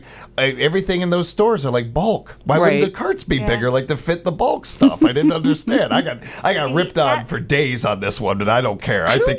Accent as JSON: {"language": "English", "country": "United States", "said": "I honestly don't do this very often, but I'm being very American here. I knew about the American ones, and that's it."}